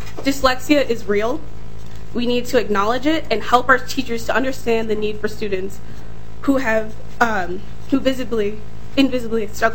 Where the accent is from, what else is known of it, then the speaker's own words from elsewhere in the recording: Saint Paul, Minnesota, United States; I'm dyslexic. I was born and raised here in St. Paul, Minnesota.